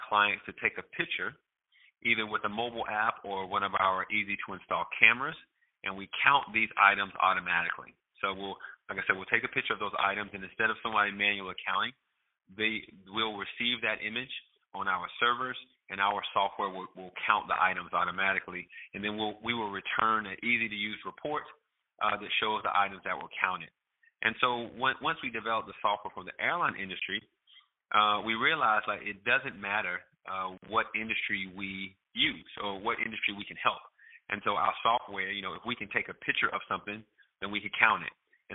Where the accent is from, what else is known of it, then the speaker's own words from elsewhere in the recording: North Carolina, United States; I'm originally from North Carolina, born and raised there, went to NC State undergrad.